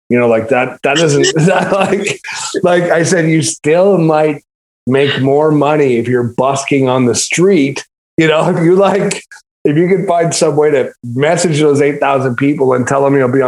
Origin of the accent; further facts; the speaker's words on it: Western Canada, Canada; So, but I know what, like, so I'm from Western Canada.